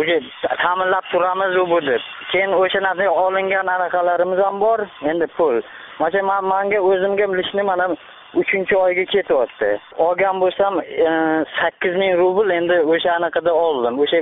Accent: Parkent, Tashkent Region, Uzbekistan; Yo'q, aniqa Parkent rayonidanman.

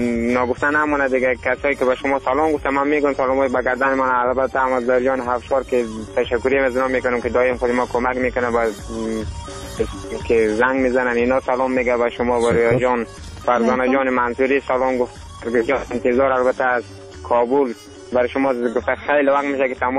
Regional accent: Afghanistan; همه ما شما افغان هستیم

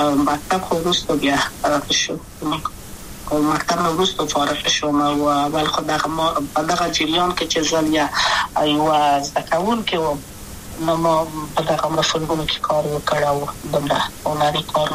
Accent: Kabul, Afghanistan; also born or lived in Maidan Wardak; د کابل په تختپل سیمه کې یم او لویا شویم کابل که یم

